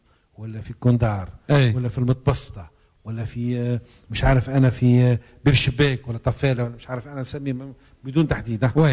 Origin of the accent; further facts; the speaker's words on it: Tunisia; هو عندنا في تونس